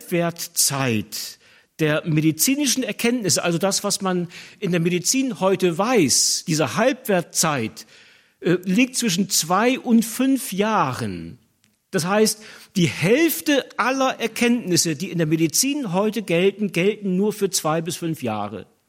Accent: Northern Germany, Germany; Ja, ich als Norddeutscher bin da ein bisschen näher dran an Ebbe und Flut.

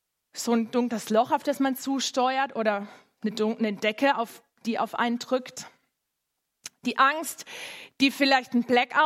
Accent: Baden-Württemberg, Germany; Ich bin in der Nähe vom Europapark aufgewachsen.

